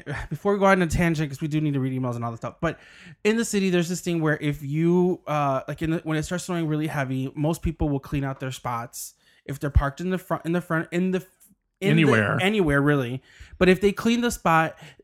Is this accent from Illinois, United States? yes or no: yes; Chicago, Illinois, United States; But then at the same time, as a Chicagoan, I think most people in the city feel this way.